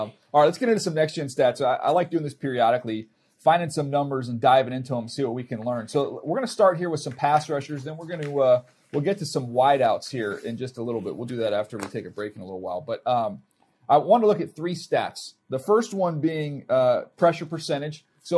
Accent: San Diego, California, United States; I had never played with gloves on as a quarterback growing up in San Diego, California.

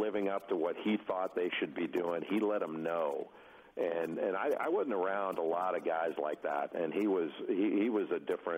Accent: Rolling Hills, California, United States; and I grew up in Rolling Hills. We had a lot of tennis players there

